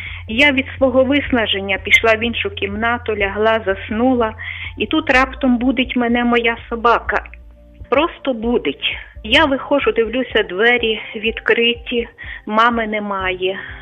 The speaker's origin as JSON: {"language": "Ukrainian", "town": "Lviv", "region": "Lviv Oblast", "country": "Ukraine", "said": "я львів'янка."}